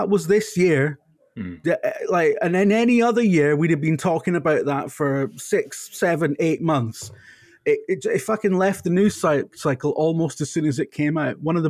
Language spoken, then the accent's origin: English; United Kingdom; but I'm British, so I prefer to stick to a really, like, terrible system